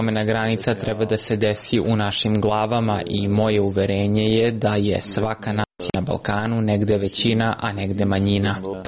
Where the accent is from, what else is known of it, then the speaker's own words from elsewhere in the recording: Albania; Kao što i kod nas u Albaniji, što se tiče manjina, taj proces ide paralelno sa procesom pristupanja.